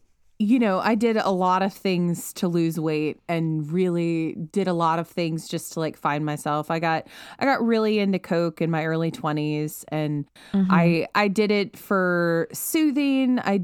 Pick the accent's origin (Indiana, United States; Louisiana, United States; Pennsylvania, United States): Louisiana, United States; that tour went to Baton Rouge, Louisiana, and I'm from Louisiana.